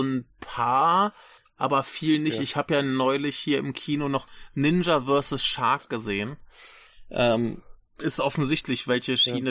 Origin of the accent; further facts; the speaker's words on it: Braunschweig, Lower Saxony, Germany; ich komme ja eigentlich so aus der Gegend Braunschweig.